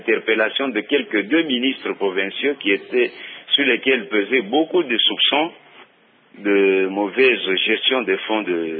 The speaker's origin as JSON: {"language": "French", "region": "Katanga", "country": "DR Congo", "said": "Aujourd'hui, nous avons beaucoup de problèmes ici chez nous au Katanga."}